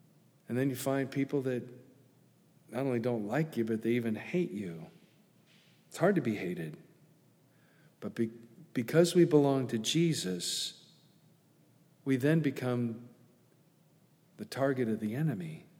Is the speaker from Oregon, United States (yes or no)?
no; Long Beach, California, United States; born there; I was born in Long Beach, California.